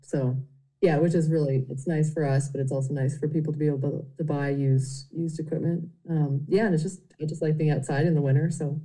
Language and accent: English; Canada; I grew up cross-country skiing. I mean, I think I was on skis growing up in Canada when I was probably about 4 or 5 on Nordic skis.